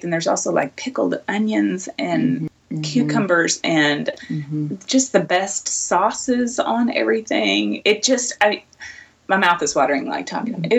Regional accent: North Little Rock, Arkansas, United States; Allison and I, we do tend to tell people we're from Little Rock when we're outside, but we're really from North Little Rock

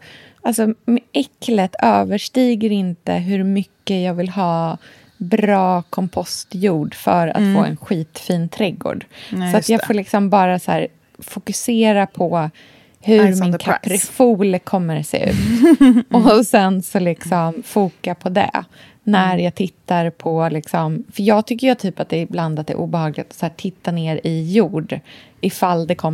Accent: Australia; jag kommer ihåg när jag var liten i Australien

